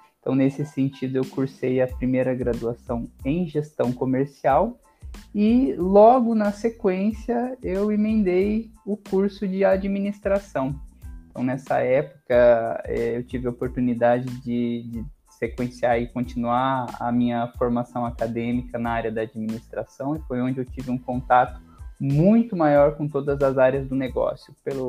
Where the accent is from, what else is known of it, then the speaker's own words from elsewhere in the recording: Londrina, Paraná, Brazil; Tenho 26 anos de idade, sou natural de Londrina, no estado do Paraná, local onde eu ainda tenho o prazer de residir